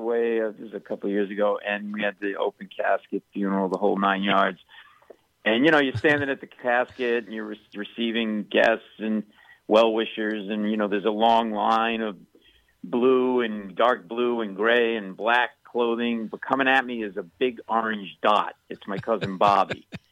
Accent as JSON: {"language": "English", "town": "Providence", "region": "Rhode Island", "country": "United States", "tie": "born or raised there", "said": "Yes, I grew up in Providence, Rhode Island. Big Italian family."}